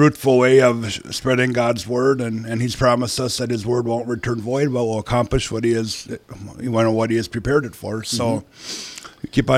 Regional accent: Madison, Wisconsin, United States; But yeah, born and raised in Madison, and enjoy coming back. It's my safe place, my place of rejuvenation.

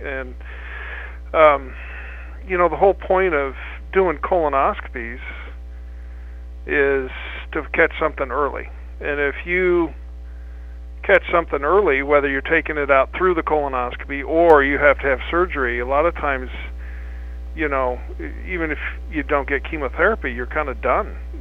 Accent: Des Moines, Iowa, United States; I'm originally from Des Moines, Iowa. I did my undergraduate at the University of South Dakota, my medical school at Iowa, and my residency out in Michigan.

